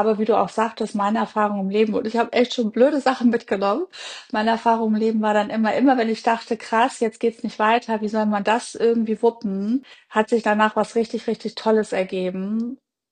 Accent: Hanover, Lower Saxony, Germany; ich komme aus Hannover, aber wir haben schon irgendwie so trotzdem das Beste in Hannover aus beiden Welten gehabt. Also wir hatten ein kleines Häuschen mit einem Minigarten, wir haben so ein bisschen am Stadtrand gewohnt, es war grün

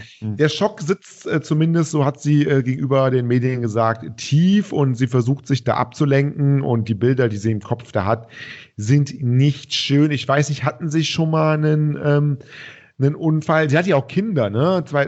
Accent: Cologne, North Rhine-Westphalia, Germany; hier als Kölner

